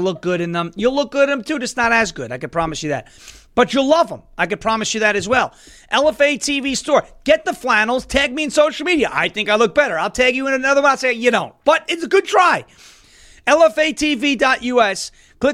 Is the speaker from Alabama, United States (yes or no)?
no; New York, United States; But I'm from New York. So I know that there are a lot of Trump supporters there.